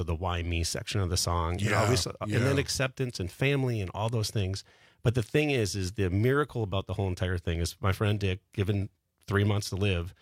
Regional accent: Pewaukee, Wisconsin, United States; Yeah, I came from Pewaukee, yeah.

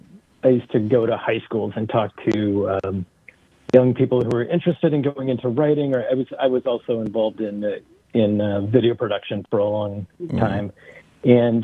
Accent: Peoria, Illinois, United States; now in Madison, United States; I'm from Peoria, Illinois. I've been in, but I've been in Madison, Wisconsin, for many years.

